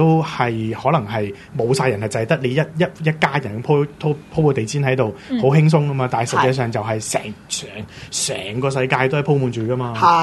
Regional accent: Hong Kong; 即係我哋香港人就任何人咧都攞住一部單反咁樣嘅

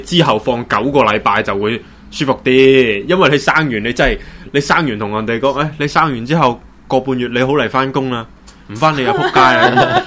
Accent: Hong Kong; 系作为香港人嚟到讲，我想讲关我咩事？

